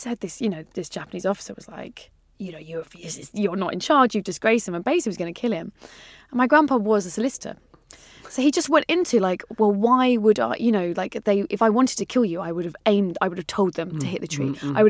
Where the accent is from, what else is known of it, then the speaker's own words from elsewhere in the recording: Wales, United Kingdom; accent: Welsh; He was from, as you can tell from my accent, Wales.